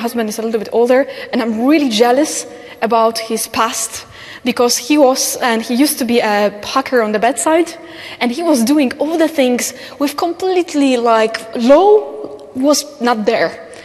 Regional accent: Poland; As you probably know, as I said, I'm from Poland.

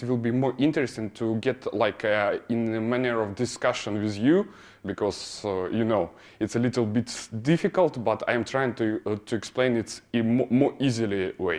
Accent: Ukraine; now in France; Yes, officially I am from Ukraine, but now I'm living in France

